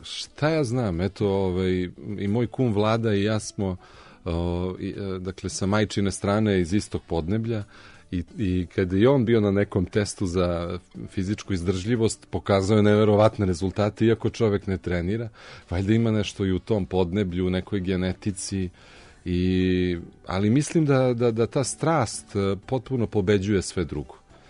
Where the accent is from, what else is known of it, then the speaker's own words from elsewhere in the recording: Belgrade, Serbia; Odrastao sam u Zvezdari, Zvezdarska šuma, Olimp